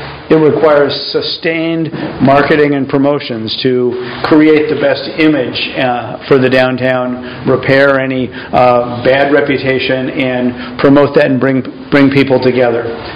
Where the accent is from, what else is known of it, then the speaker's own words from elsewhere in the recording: Portland, Oregon, United States; My story is I grew up in Portland, and in the 1970s I got incensed with the berry fields out around the edges of the Portland area getting ground up for subdivisions